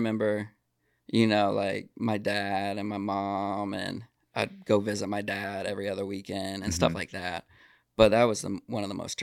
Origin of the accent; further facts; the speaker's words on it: Florida, United States; Okay, so I am from Citrus County, Florida, where the manatees are, the springs.